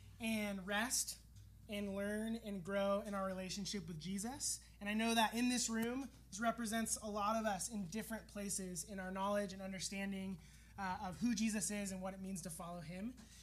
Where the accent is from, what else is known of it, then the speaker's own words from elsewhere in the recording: California, United States; I grew up in Orange County, went to Newport Harbor, and grew up surfing a ton, skateboarding